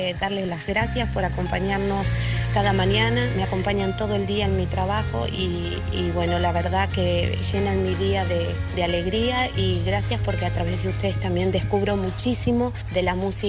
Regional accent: Argentina; now in Málaga, Spain; Soy argentina, pero hace 4 años que vivo en Málaga

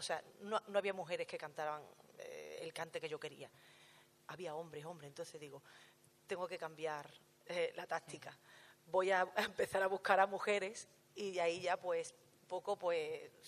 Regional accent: Huelva, Andalusia, Spain; mañana estoy en mi tierra, en Huelva.

